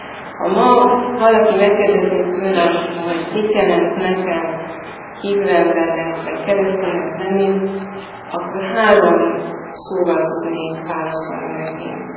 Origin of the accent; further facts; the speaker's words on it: Szabolcs-Szatmár-Bereg, Hungary; mert egy kicsi szabolcsi faluban nőttem fel